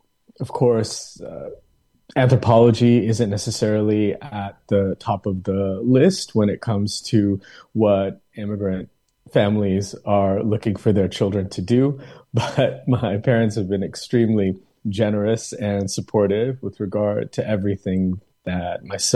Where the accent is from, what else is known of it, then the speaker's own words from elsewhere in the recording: United States; Though I grew up in the United States, though I was born and raised in this country, I really didn't feel that I had very much to say about where I've lived for most of my life.